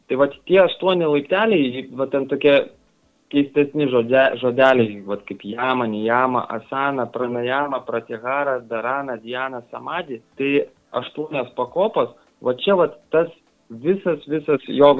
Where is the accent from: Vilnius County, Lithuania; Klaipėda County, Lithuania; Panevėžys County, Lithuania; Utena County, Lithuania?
Panevėžys County, Lithuania; Rokiškis; now in Alytus, Lithuania; nukritau aš tam Alytui. O originaliai esu iš Rokiškio.